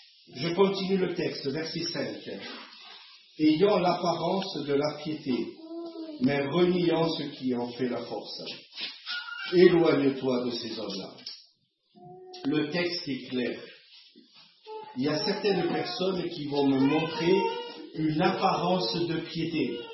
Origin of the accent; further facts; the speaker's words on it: Marseille, Provence-Alpes-Côte d'Azur, France; accent: Marseille; À Marseille, parce que j'ai l'accent de Marseille.